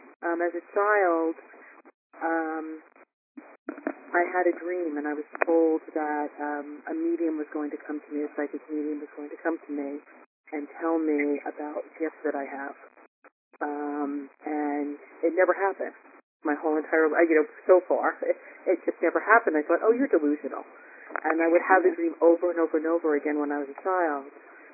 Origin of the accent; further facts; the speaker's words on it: New Jersey, United States; Oh, I'm from New Jersey.